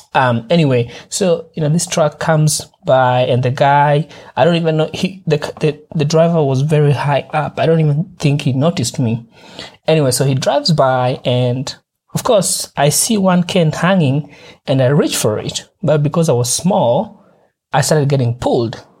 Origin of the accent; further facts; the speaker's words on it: Kenya; growing up in Kenya has its advantages and disadvantages. But, you know, the advantage is that you're always outside.